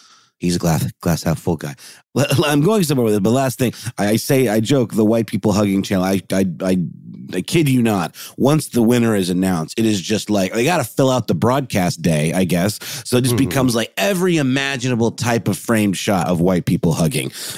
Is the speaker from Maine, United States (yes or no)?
no; Augusta, Georgia, United States; so like I'm from Augusta, Georgia, which is where the Augusta National Golf Course takes place.